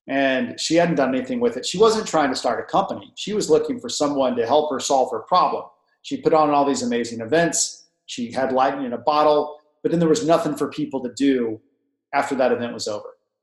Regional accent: Dallas, Texas, United States; I grew up in Dallas, Texas.

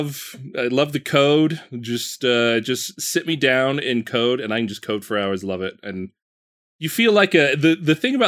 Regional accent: Utah, United States; I was born and raised in Utah.

